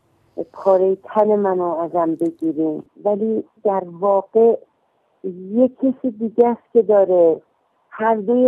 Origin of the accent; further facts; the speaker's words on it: Iran; من شهروند ایرانی هستم که در ایران زندگی میکنم